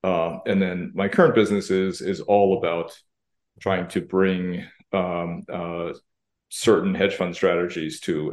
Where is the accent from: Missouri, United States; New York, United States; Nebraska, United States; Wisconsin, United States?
New York, United States; Manhattan; Born and raised in Manhattan. I'm a native. Went to school through high school. Then I went up to Cambridge, Massachusetts for college. Came back to New York.